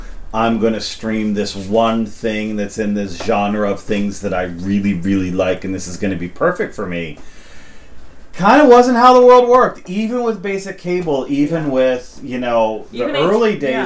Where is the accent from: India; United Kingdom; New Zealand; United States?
United States; New York City, New York; Granted, growing up in New York City, we had some UHF stations.